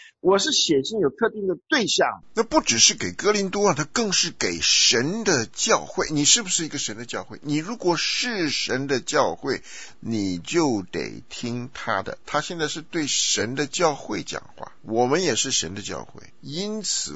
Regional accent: China; 我们从中国来的人呢

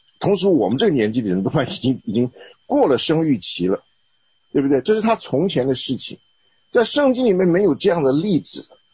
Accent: China; 而且我们中国人对这东西还是有一点厌恶。

